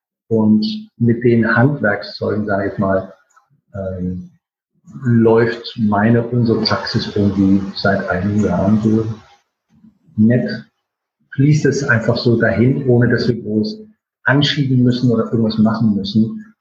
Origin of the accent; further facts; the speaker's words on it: Germany; now in United Kingdom; ich bin Deutscher, lebe in England